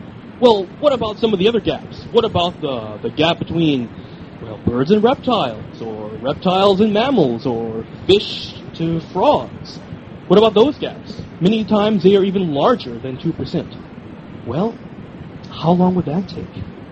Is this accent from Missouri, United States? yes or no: yes; Missouri, United States; you can tell I'm from Missouri